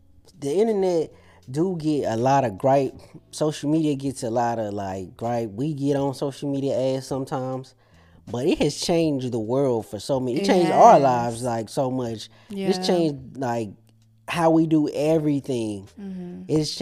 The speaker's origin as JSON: {"language": "English", "region": "Missouri", "country": "United States", "said": "I'm from Missouri."}